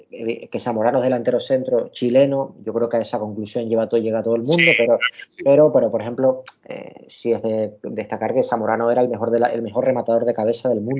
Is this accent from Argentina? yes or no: no; Canary Islands, Spain; soy de Tenerife y aquí el transporte siempre tarda el doble que cualquier zona de la península